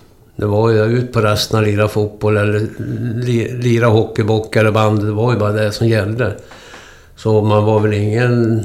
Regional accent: Utansjö, Västernorrland County, Sweden; utan jag kom uppe från Ångermanland.

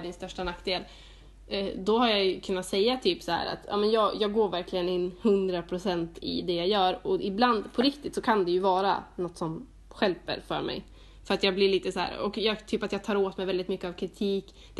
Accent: Härnösand, Västernorrland County, Sweden; now in Linköping, Sweden; Och mellan jul och nyår, då brukar vi alltid vara hemma i Härnösand. Alltså vi åker ju hem på jul och så stannar vi ända fram till nyår liksom.

